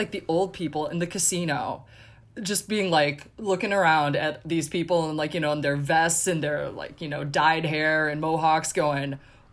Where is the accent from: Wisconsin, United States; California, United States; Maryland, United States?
Wisconsin, United States; I'm from Wisconsin originally